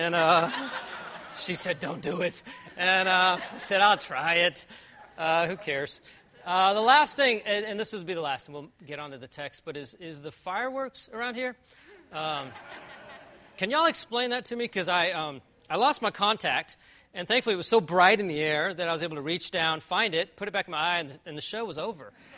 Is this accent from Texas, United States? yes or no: yes; Houston, Texas, United States; moved away; also born or lived in Greenville, United States; I grew up in Houston, Texas, 1988. Yeah. Wow, it was a good year for y'all, huh? 1988, my family moved to Greenville, South Carolina.